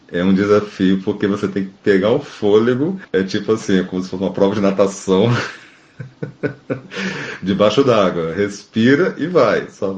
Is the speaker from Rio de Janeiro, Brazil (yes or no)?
yes; Rio de Janeiro, Brazil; E eu não sou nordestino, eu sou do interior do estado do Rio, a minha influência é muito mais de Minas do que qualquer outra coisa, né?